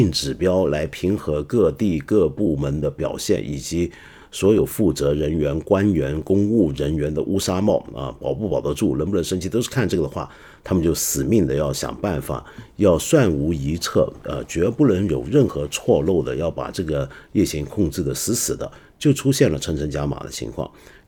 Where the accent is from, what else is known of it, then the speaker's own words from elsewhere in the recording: China; 就认为现在搞得好像很弱是为了坑我们中国人